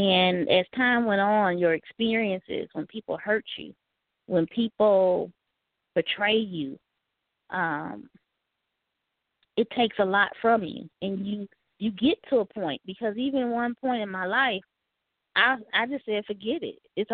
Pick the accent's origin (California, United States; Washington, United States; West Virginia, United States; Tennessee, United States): California, United States; also born or lived in Gary, United States; I'm from Gary. Left Gary, went to California. Spent the majority of my childhood there. Went back and forth a lot. And so I was exposed to various things in Inglewood and in Gary and Chicago